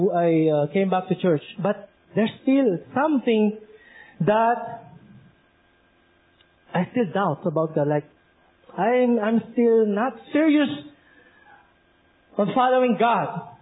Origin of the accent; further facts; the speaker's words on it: Central Luzon, Philippines; I grew up in a Seventh-day Adventist church. I grew up in Pampanga, it's near Manila.